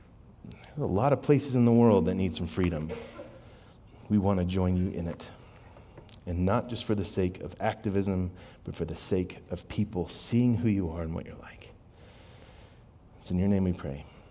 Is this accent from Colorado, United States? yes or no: yes; Broomfield, Colorado, United States; I grew up in Broomfield. This is home. I grew up okay financially.